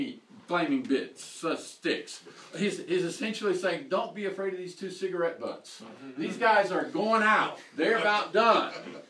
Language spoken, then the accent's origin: English; Alabama, United States; See, now I grew up in Alabama, and there we said Shear Jashub.